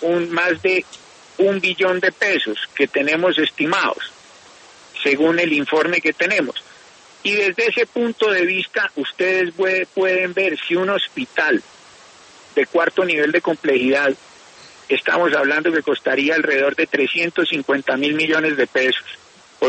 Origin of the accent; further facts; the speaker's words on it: Pereira, Risaralda, Colombia; Yo soy pereirano y muy orgullosamente provinciano.